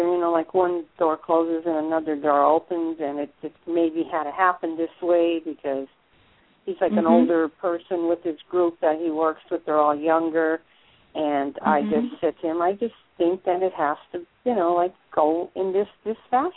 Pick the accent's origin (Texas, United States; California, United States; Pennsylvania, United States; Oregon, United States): Pennsylvania, United States; I'm from Pennsylvania.